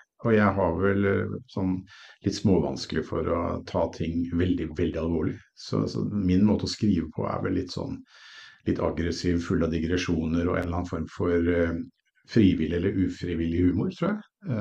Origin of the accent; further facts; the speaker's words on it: Oslo, Norway; Så jeg vokste opp på Ullern, hvor vi sitter nå.